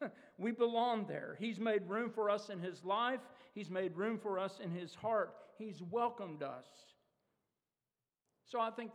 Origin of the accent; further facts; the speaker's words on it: Dallas, Texas, United States; One of my favorite memories from being a kid growing up in the Church of Christ in suburban Dallas